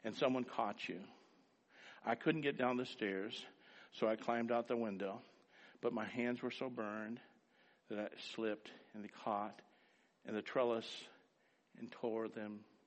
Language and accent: English; Fort Walton Beach, Florida, United States; I'm from Fort Walton. I don't know a whole lot of stuff in Montgomery.